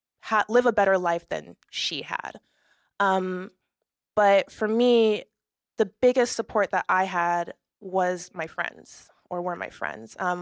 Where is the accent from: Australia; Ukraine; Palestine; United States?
United States; New York; So what it was like growing up in New York... It was interesting.